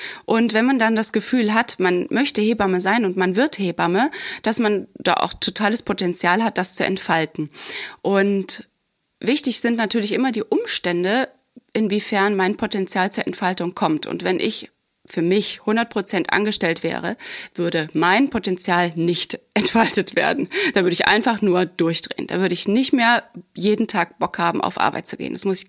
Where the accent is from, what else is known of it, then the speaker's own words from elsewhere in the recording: Saxony, Germany; Witzigerweise komme ich ja ursprünglich aus dem Osten, aus der Nähe aus Dresden. Und ich habe in Dresden meine Ausbildung angefangen